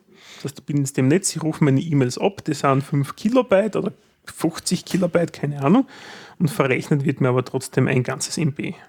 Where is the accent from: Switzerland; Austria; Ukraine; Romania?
Austria; es gibt bei uns in Österreich, also Österreich ist ja eigentlich das Land der Gepriesenen, wenn es um die Mobiltelefoniererei geht.